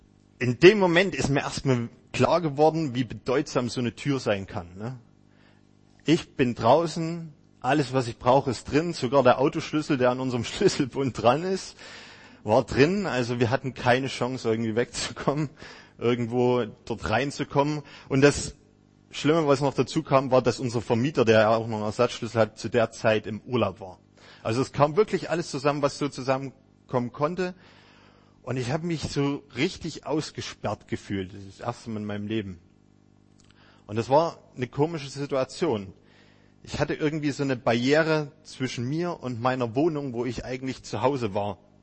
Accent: Lengenfeld, Saxony, Germany; ich komme gar nicht weit von hier weg, also wir sind nicht mal eine Stunde gefahren. Genau, ich komme aus Lengenfeld, das ist im Vogtland

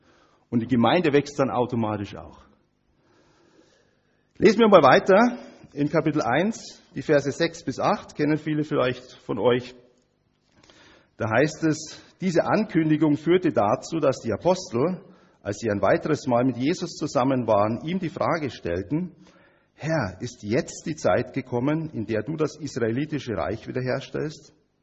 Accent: Hof, Bavaria, Germany; Wir kommen ja aus Hof und Hof gehört zur Region Hochfranken.

